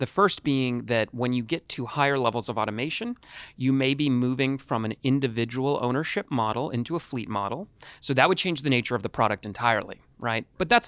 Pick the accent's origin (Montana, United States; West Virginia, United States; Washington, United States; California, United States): California, United States; So, okay, I'm from California originally.